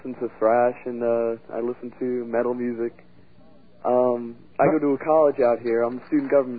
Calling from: Central Islip, New York, United States; Central Islip.

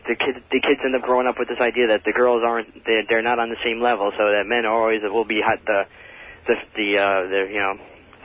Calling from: Medford, New York, United States; I'm from Medford.

